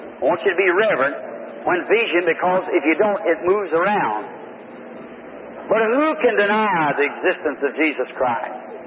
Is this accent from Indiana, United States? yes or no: yes; Indiana, United States; And that letter was from Indiana, my home state.